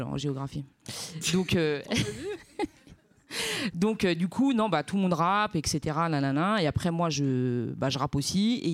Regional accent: Roubaix, Hauts-de-France, France; je viens de Roubaix et tout

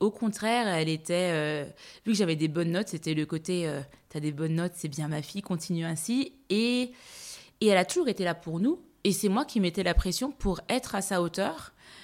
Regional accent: Strasbourg, Grand Est, France; born there; je suis née en 1989 à Strasbourg, fin des années 80, dans un milieu, dans une cité qui, certes très heureuse, mais dans une enfance assez... dans un environnement, pardon, assez modeste.

